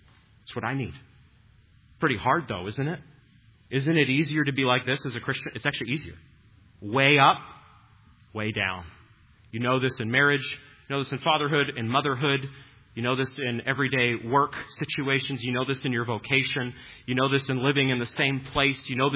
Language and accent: English; New England, United States; I grew up in New England. The Boston Marathon is like a holiday.